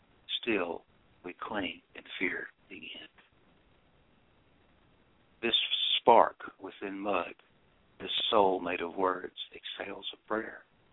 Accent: Memphis, Tennessee, United States; those are about her and me growing up in Memphis in the 60s and early 70s.

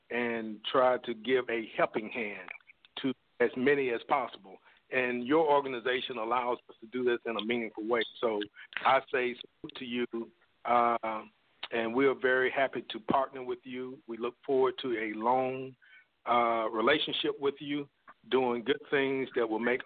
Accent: Atlanta, Georgia, United States; especially given the fact that I was born and raised here in Atlanta.

